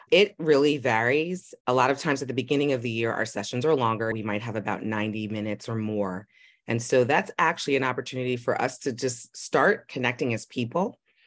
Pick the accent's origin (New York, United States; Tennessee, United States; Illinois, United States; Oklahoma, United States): New York, United States; New York City; I'm from New York City. So there's built in just culture at every turn of, I grew up in Manhattan. I took the train to school, right?